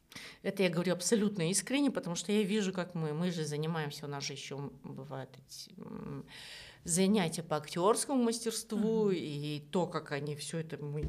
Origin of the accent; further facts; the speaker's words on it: Almaty, Kazakhstan; премьера у нас была в Алма-Ате, и там было немного проще, потому что все-таки мы в родном городе